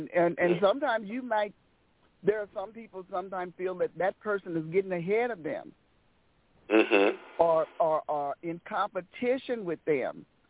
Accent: St. Louis, Missouri, United States; I am from St. Louis, Missouri.

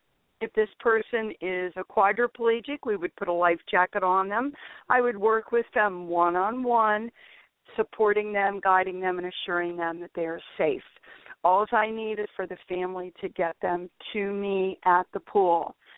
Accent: Ohio, United States; moved away as an adult; I've been here my first time here in 1971, and I'm like coming from Ohio and thinking, oh my goodness, this is magnificent.

